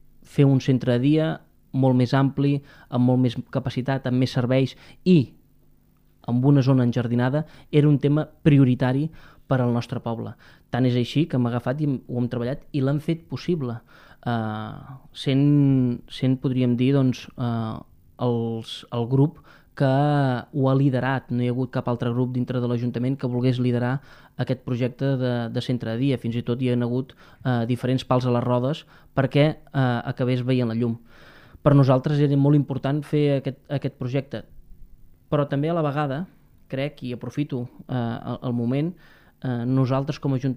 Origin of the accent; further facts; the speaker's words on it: Alcover, Catalonia, Spain; alcalde d'Alcover, alcalde del meu poble.